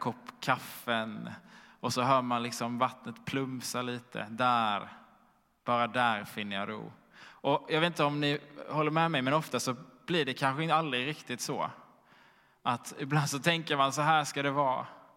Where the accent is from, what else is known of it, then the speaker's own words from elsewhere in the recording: Helsingborg, Skåne, Sweden; Jag sitter vid frukostbordet hemma i Helsingborg.